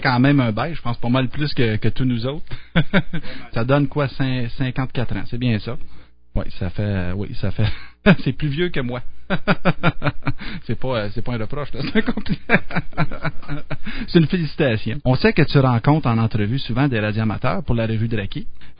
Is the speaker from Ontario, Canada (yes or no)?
yes; Ontario, Canada; même si je suis originaire de l'Ontario